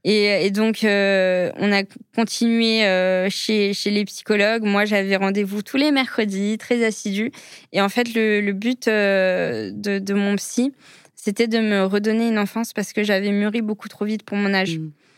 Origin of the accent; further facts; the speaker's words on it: Netherlands; c'était compliqué, parce qu'on est néerlandais